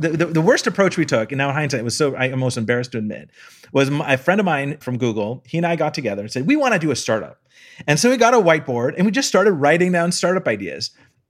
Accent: Palo Alto, California, United States; Yeah, I'm from Palo Alto. So I grew up in the Bay Area and was surrounded by tech.

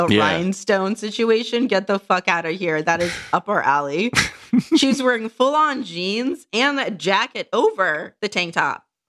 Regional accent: United Kingdom; I'm British.

